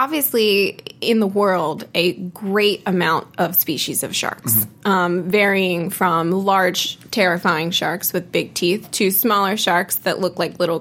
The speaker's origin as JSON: {"language": "English", "region": "New Jersey", "country": "United States", "lives_now": "Maryland, United States", "said": "I'm actually not from the Baltimore area. Mm-hmm. I'm from close by in New Jersey"}